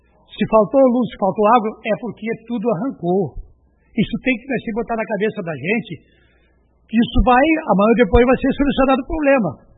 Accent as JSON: {"language": "Portuguese", "town": "Boa União", "country": "Brazil", "tie": "born or raised there", "said": "Porque eu nasci e me criei na Boa União. Estou com quase 66 anos."}